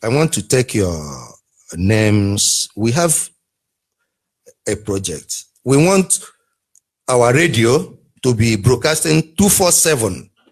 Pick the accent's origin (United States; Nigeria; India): Nigeria; Bende, Abia; He said to me, where do you come from? I said, Abia North. Old Bende, Omuahia province, where our Supreme Leader come from